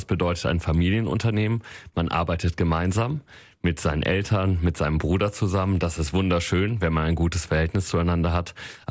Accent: Wuppertal, North Rhine-Westphalia, Germany; born there; also born or lived in Hamburg; Absolut, ich bin 1982 hier in Wuppertal geboren, in der Landesfrauenklinik, wie viele andere Wuppertaler auch. Und ich liebe diese Stadt. Ich habe in Hamburg studiert, kam aus Hamburg wieder

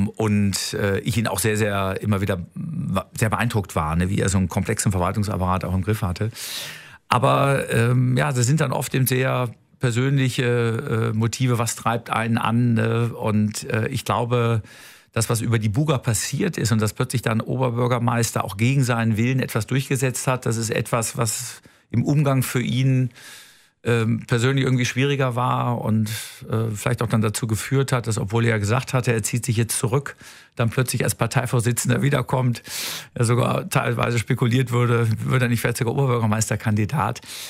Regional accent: Cologne, North Rhine-Westphalia, Germany; als Kölner weiß man, jeder Jeck ist anders.

